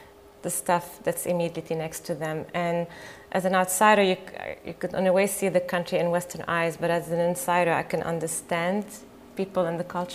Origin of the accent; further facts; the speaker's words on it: Lebanon; Lebanon is interesting to me because I grew up in Lebanon, and you see all the different, it's between the East and the West